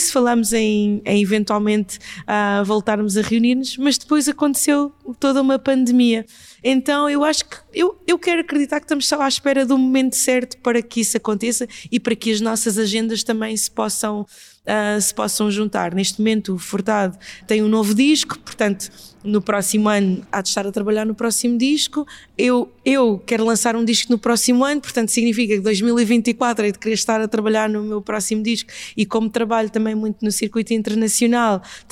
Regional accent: Mozambique; essas coisas que eu mais guardo da minha infância em Moçambique

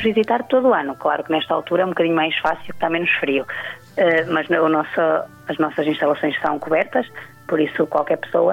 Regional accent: Melgaço, Viana do Castelo, Portugal; eu sou natural de Melgaço, eu e o meu marido, por isso, sem dúvida, o regressar a casa para nós era importante

